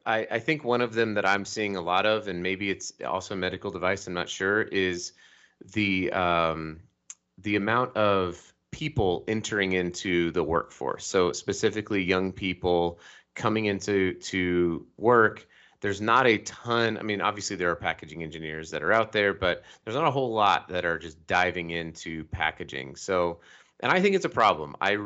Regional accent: Colorado, United States; now in Salt Lake City, United States; But I was raised in Colorado, and I live in Salt Lake City, so that's cool.

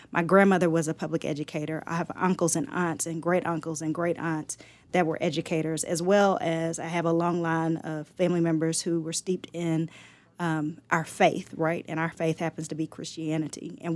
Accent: United States; And so I don't mind being called an American.

